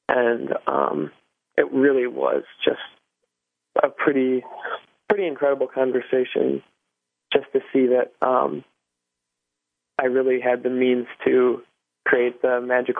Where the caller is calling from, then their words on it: Minneapolis, Minnesota, United States; Yes, indeed. I'm calling from Minneapolis.